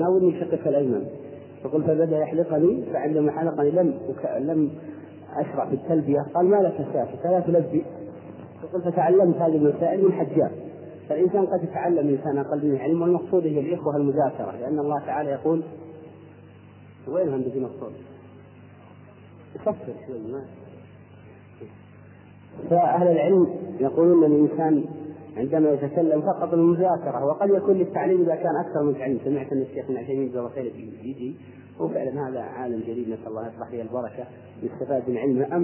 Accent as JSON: {"language": "Arabic", "region": "Al-Qassim", "country": "Saudi Arabia", "said": "عندنا في القصيم لجنة يسمونها لجنة التجميل والتحسين، ما أدري عاد عندكم في جدة ولا لا"}